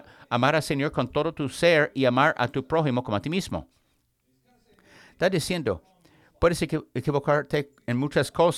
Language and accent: Spanish; Georgia, United States; accent: Southern; Yo soy de Georgia. Es un acento sureño.